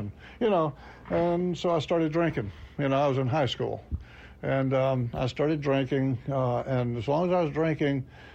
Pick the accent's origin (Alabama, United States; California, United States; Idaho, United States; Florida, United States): Florida, United States; Panama City; Panama City, Florida.